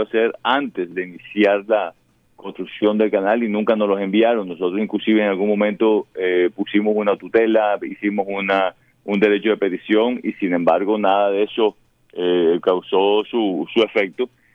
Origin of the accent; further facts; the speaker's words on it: Barranquilla, Atlántico, Colombia; Eso me parece a mí que como barranquillero nos deja una lección aprendida